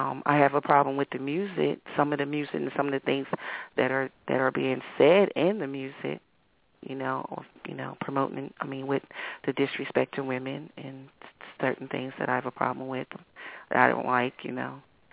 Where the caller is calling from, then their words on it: Wilmington, Delaware, United States; I'm calling from Wilmington, Delaware.